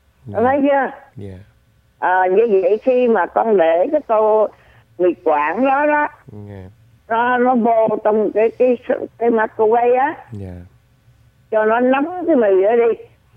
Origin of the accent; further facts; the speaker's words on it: Southern Vietnam, Vietnam; mình người Nam